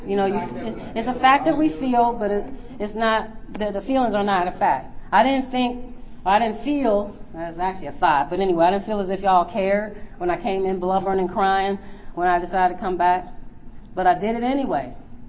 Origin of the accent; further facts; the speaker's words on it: Pennsylvania, United States; So when I was in Alabama, even though I'm from Pennsylvania, I wore the Alabama look.